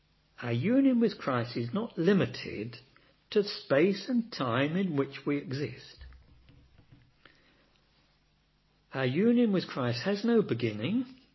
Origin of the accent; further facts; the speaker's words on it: United Kingdom; We're British. We're stiff upper lip.